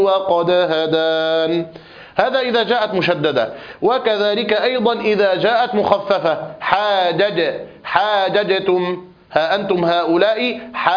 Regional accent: Egypt; هذه يقال لها الجيم القاهرية عندنا في مصر، فينطقها كثير من الناس

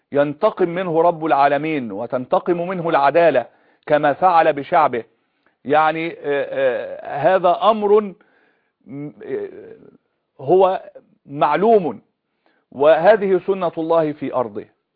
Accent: Egypt; إذا كنت أنا مصري عربي مسلم

